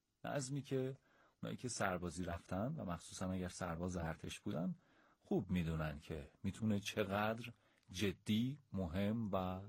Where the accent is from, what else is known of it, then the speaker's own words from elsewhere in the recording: Hamadan, Iran; ولی همدان ما که تا منفی 2 درجه هم رکورد زد در همین شبانه روزی که سپری